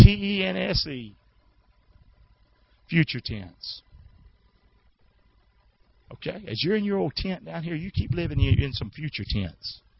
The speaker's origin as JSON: {"language": "English", "town": "Rockingham", "region": "North Carolina", "country": "United States", "lives_now": "Englewood, United States", "said": "I'm a pilgrim, guys. I'm from Rockingham. I'm in a strange land down here in Englewood, Florida. Got sand in my shoes now. Are you kidding me? I come from the sticks."}